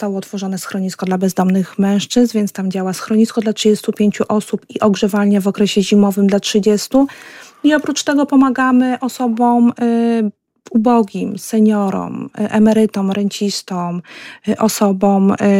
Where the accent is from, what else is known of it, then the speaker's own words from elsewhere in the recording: Mełgiew, Lublin Voivodeship, Poland; Ja pochodzę z tej parafii, w której urodził się, wychował i też posługiwał ksiądz Jan z parafii w Mełkwi